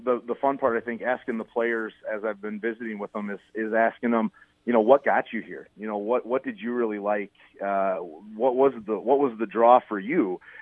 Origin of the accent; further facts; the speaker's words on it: Menomonie, Wisconsin, United States; I'm actually from Menominee, which is where UW Stout is at. So I grew up with some of Coach Meyercourt's kids.